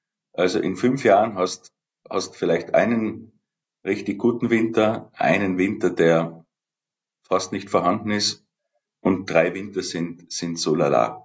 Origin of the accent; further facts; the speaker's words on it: Waidring, Tyrol, Austria; ich bin in Weidring aufgewachsen